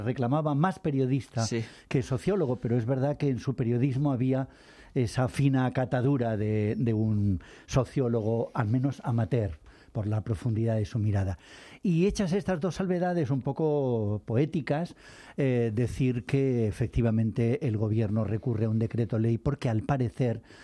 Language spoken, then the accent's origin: Spanish; Spain; a mí como español, que es de la primera generación que no va a la guerra, que no va a ninguna guerra